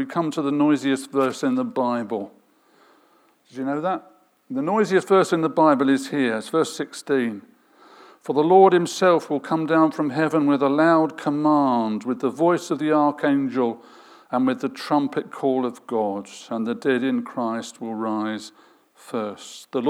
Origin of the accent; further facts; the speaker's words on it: London, United Kingdom; I'm a Londoner.